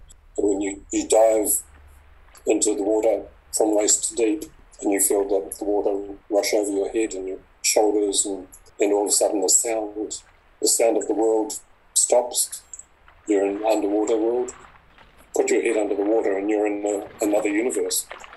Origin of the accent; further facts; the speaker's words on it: Whangarei, Northland, New Zealand; Growing up in Whangarei, mangroves were then regarded as the weeds or the scruffy peripheral border of the harbour